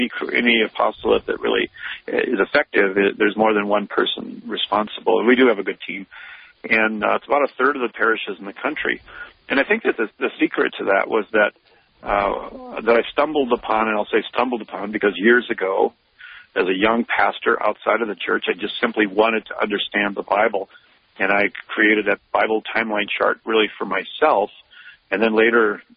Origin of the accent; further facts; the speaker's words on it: Minnesota, United States; also born or lived in Iowa; Well, I was born in Iowa, the first 5 years in Iowa. Well, my father got his doctorate in electrical engineering, and then we moved up to Minnesota when I was about 5 years old, and from the rest, yeah.